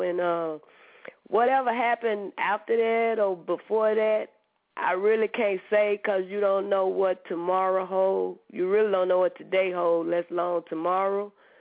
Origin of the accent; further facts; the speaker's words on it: Arkansas, United States; however, they know I come from Arkansas. I can't pronounce these names.